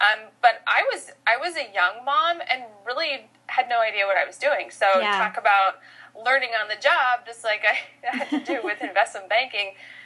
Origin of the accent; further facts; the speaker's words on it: Wayzata, Minnesota, United States; I grew up in Minnesota. So I grew up in a little town just outside Minneapolis called Wayzata